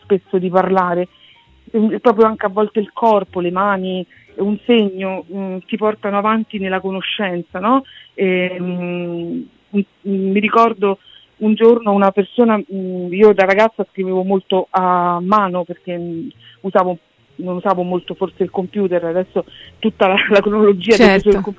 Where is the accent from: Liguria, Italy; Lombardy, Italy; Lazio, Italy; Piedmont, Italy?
Lazio, Italy; Rome; sono una romana innamorata di Roma